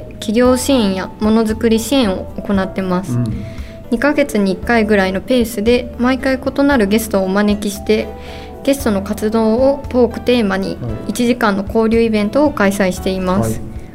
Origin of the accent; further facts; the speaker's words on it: Fukuoka, Japan; 福岡県出身です。